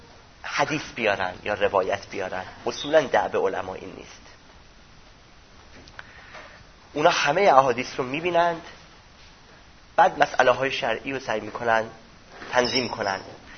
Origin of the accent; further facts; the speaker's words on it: Iran; born there; سرزمینی که در اونجا به دنیا اومدم و اون ایرانی بودن من.